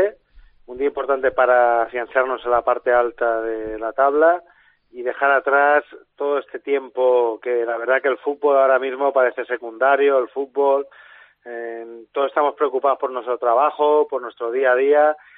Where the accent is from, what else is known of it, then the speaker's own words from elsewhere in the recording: Catalonia, Spain; de que somos catalanes y españoles.